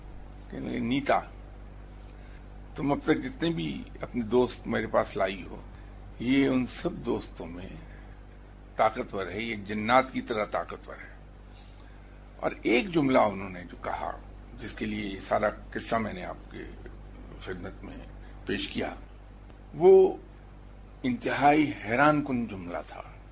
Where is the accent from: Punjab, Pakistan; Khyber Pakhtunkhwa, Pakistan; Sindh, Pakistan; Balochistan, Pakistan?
Punjab, Pakistan; Lahore; میں نے کہا میرا تعلق لاہور سے ہے.